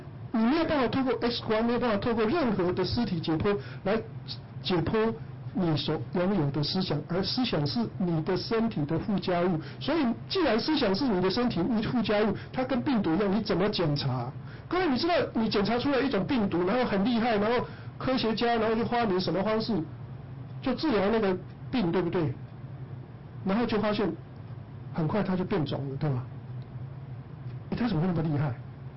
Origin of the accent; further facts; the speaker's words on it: Taiwan; 我们台湾人在讲说一夜大一寸，